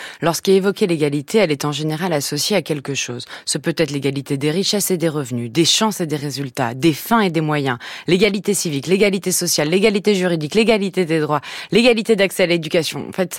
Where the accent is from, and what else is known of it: France